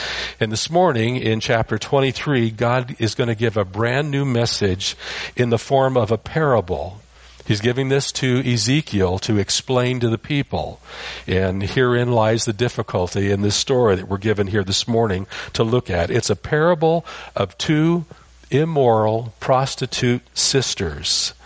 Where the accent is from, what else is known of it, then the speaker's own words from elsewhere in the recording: San Jose, California, United States; also born or lived in Iowa; I grew up in San Jose, California. Most of you probably think I lived forever in Iowa because I talk about it all the time. But really, I was only there till I was about four. And then we moved to San Jose